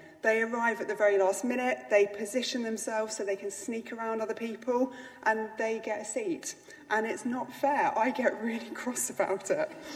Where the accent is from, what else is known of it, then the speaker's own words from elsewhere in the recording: United Kingdom; It's something, I think, in our national identity, what's fair and what's unfair.